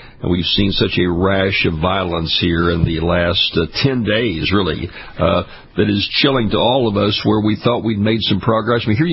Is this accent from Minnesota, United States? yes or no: no; Baton Rouge, Louisiana, United States; including my hometown here of Baton Rouge, Louisiana. I'm broadcasting from Baton Rouge this weekend.